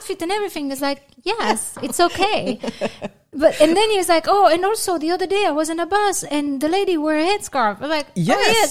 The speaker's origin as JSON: {"language": "English", "country": "France", "tie": "born or raised there", "said": "I was born in France and I grew up in France and everything."}